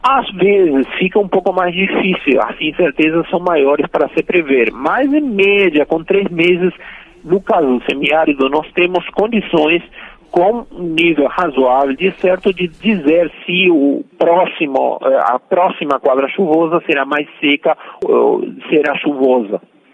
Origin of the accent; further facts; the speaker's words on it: Argentina; now in Brazil; Eu sou argentino, mas eu moro 30 anos no Brasil.